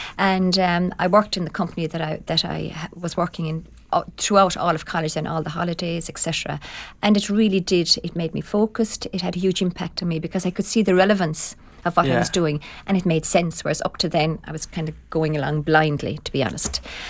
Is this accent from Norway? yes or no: no; Limerick, Munster, Ireland; So I was born and raised in Limerick.